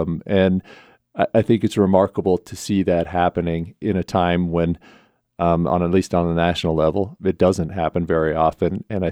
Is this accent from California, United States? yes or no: no; Pinedale, Wyoming, United States; if it's a smaller place like where I grew up in Pinedale